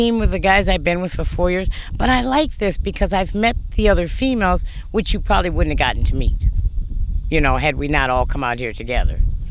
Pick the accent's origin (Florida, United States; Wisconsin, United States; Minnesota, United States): Minnesota, United States; Minneapolis; Minneapolis, Minnesota.